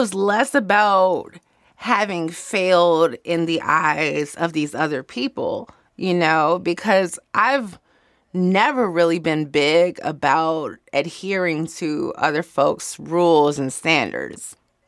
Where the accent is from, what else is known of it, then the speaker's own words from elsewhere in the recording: Chicago, Illinois, United States; I grew up in a mixed race, mixed class neighborhood called Hyde Park